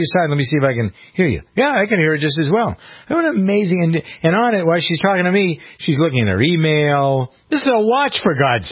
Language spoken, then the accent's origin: English; Boston, Massachusetts, United States; I grew up in Boston. Listened as a kid growing up to WBZ.